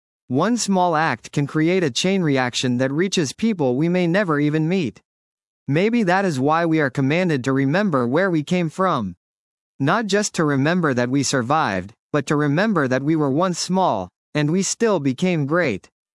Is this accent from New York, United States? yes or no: yes; New York, United States; also born or lived in Kyiv; now in Ra'anana, Israel; I'm from Ra'anana. That usually isn't the answer they're looking for, so I continue with, I grew up in New York, accurate but misleading. I am actually from Kiev, Ukraine, to be precise but still misleading